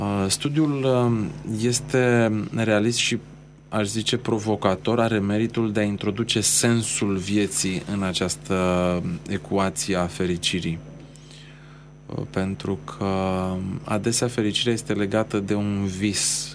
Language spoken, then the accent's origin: Romanian; Romania; M-am simțit nefericit ca român